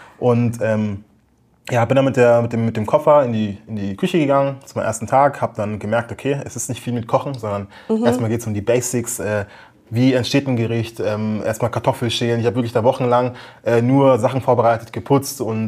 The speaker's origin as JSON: {"language": "German", "town": "Munich", "region": "Bavaria", "country": "Germany", "said": "ich bin Münchner Kindl"}